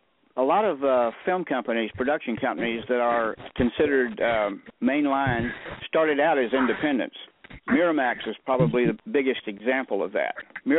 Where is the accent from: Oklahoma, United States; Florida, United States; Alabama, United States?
Alabama, United States; Bessemer; born there; now in Texas, United States; And I was born in Bessemer, Alabama. We moved here in 1950, and I've been here ever since.